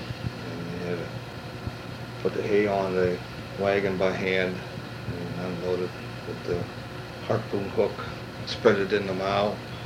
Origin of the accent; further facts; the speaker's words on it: Hubbard, United States; I was born right here in Hubbard, right in this house, and on January 1st, 1925. And I grew up here, and the only time I left this area, home here, is when I was in the Army.